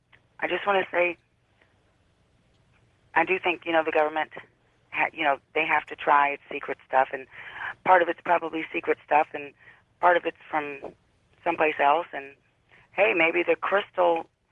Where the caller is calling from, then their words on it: Virginia, United States; Gosh, this is wonderful. I'm in Virginia.